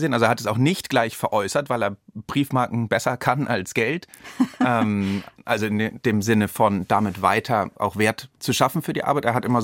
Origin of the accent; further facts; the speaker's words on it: Hamburg, Germany; Ich bin in Hamburg aufgewachsen, die Familie war dann nach Deutschland zurückgegangen.